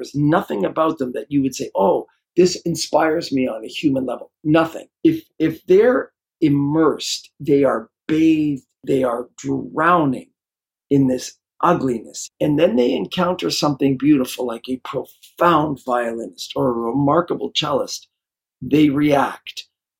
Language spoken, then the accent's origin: English; Toronto, Ontario, Canada; I grew up in Toronto, Canada.